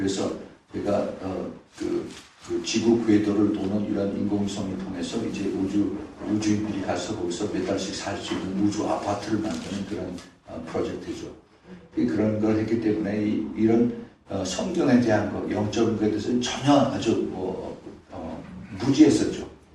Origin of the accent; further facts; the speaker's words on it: Los Angeles, California, United States; 저는 로스앤젤레스, 그 미국의 캘리포니아에서 왔습니다.